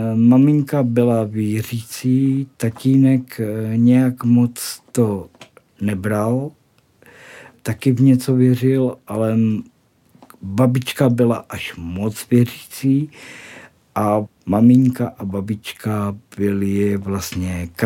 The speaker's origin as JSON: {"language": "Czech", "town": "Mikulov", "region": "South Moravian Region", "country": "Czechia", "tie": "born or raised there", "also_born_or_lived": "Kyjov", "said": "narodil jsem se v městečku na Moravě v Kyjově."}